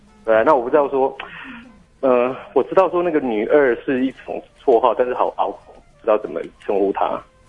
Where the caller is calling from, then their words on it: Taipei, Taiwan; 你好，我是台北的